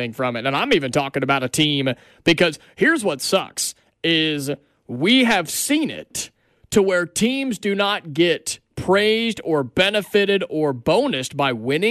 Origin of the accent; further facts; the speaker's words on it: Dayton, Ohio, United States; on that Tuesday, Wednesday in my hometown of Dayton, Ohio at UD Arena.